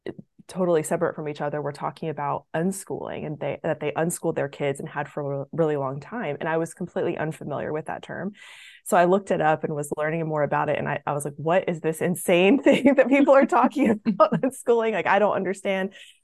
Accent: Memphis, Tennessee, United States; the five of us live in a very small rural town in West Tennessee, and I'm originally from the Memphis area, so Memphis is the closest big city to where we live.

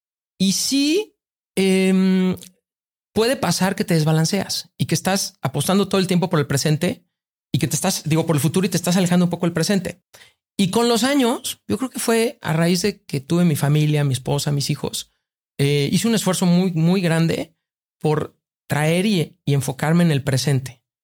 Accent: Tuxpan, Veracruz, Mexico; moved away as an adult; also born or lived in New York; Entonces de ahí te llevé de mi infancia en Tuxpan a Nueva York, a banca, donde pues yo decía, ahora sí ya llegué.

